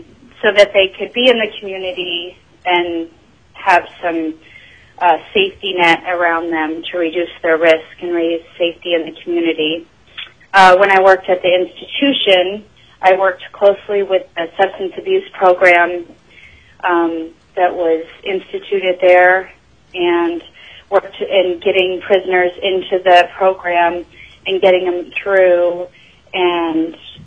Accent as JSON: {"language": "English", "town": "Fairbanks", "region": "Alaska", "country": "United States", "tie": "born or raised there", "said": "I was born and raised in Fairbanks and... still live here."}